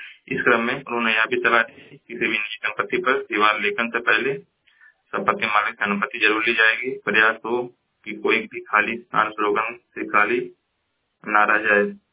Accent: Uttar Pradesh, India; मैं जिला महाराजगंज का निवासी हूँ।

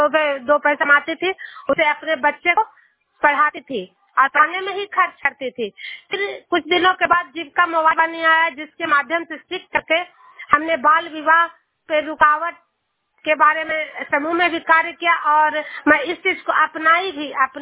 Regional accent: Bihar, India; मैं नालंदा जिला से हूँ

